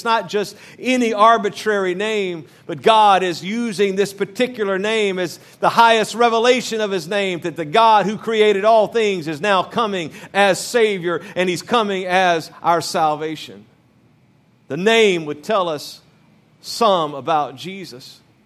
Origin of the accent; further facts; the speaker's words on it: Louisiana, United States; I was raised in Louisiana where every soda is a Coke.